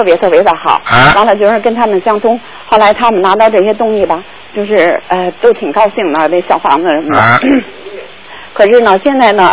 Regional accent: Beijing, China; 嗯，台长还有一件事情，就是我是北京的

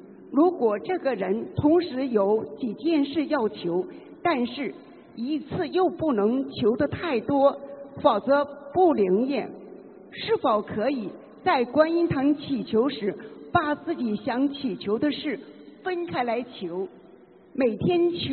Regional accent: Osaka, Japan; 我是大阪的。

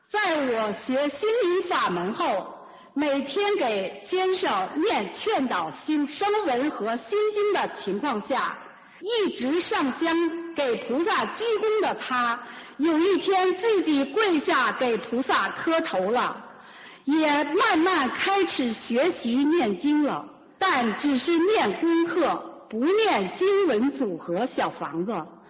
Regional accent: Beijing, China; 我是来自北京的

